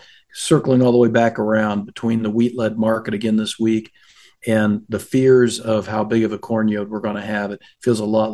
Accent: Ohio, United States; growing up in Ohio and being about 3 hours away from Columbus.

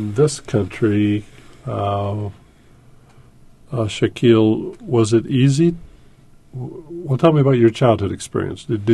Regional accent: Urbana, Illinois, United States; Well, I grew up in Urbana, so I'm a very local product.

